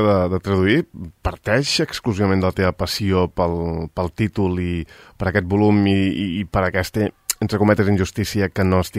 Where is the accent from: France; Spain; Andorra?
Spain; Argentona, Catalonia; D'Argentona.